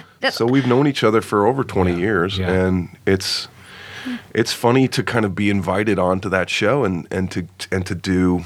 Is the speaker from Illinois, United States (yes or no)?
no; St. Louis, Missouri, United States; You know, I'm from St. Louis, but like I've been out here long enough to where like I'm pretty comfortable out here.